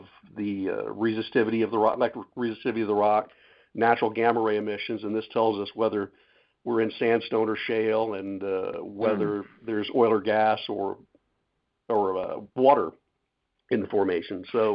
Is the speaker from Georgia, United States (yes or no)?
no; Connecticut, United States; the bunker oil, which is what I grew up with in Connecticut.